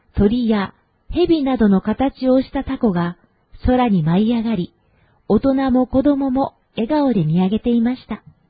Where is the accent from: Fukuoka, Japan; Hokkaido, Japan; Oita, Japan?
Fukuoka, Japan; Onga; 地元に戻った時に、遠賀町から福岡市まで走って往復したこともあります。